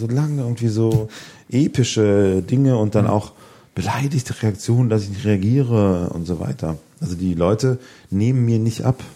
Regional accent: Hesse, Germany; Ich bin ja auch aus der Nähe von Kassel.

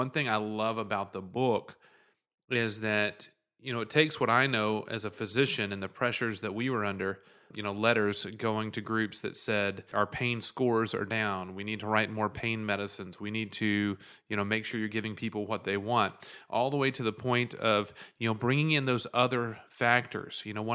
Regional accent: Appalachia, United States; here living and growing up in the Appalachian region for the majority of my life

